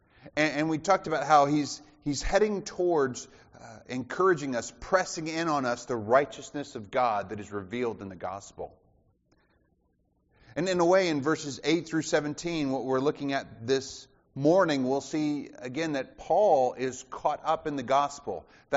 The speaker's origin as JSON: {"language": "English", "region": "Southern US", "country": "United States", "tie": "born or raised there", "said": "I grew up in the South, and we didn't play a whole lot of basketball, and just was never exposed to it."}